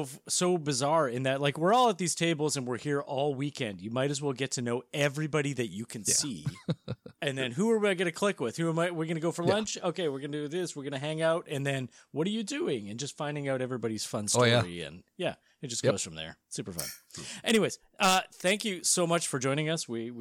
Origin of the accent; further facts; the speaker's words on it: Canada; Like, going into the States, being a Canadian to go do them is a whole different ball of wax.